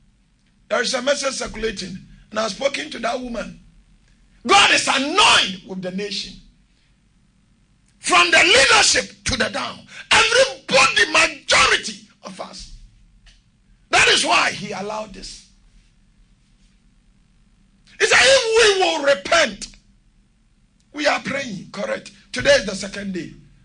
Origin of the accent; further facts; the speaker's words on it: Ghana; I'm a Ghanaian and I'm a Christian.